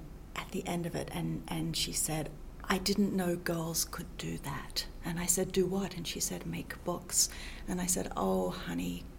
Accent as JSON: {"language": "English", "country": "Australia", "tie": "born or raised there", "said": "My accent is a little distorted these days, but I am from Australia. I grew up in the country in Australia, spent most of my summers up a tree with a book with my brother"}